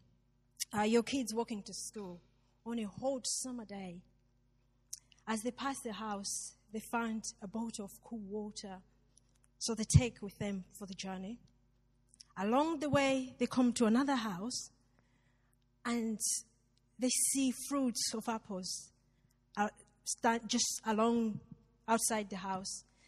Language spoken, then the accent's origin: English; Malawi; English is a second language; I grew up in Malawi, and I went to a boarding school called Livingstonia Secondary School.